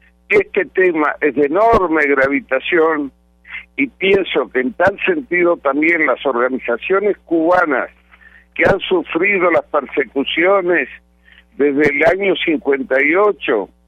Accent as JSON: {"language": "Spanish", "country": "Argentina", "said": "promueve mi pedido como ciudadano argentino"}